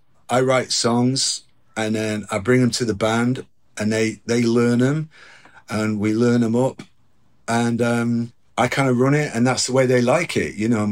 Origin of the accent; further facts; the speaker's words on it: Manchester, North West England, United Kingdom; also born or lived in Portland; When I came back from Portland, I moved to Manchester, not because it's my hometown.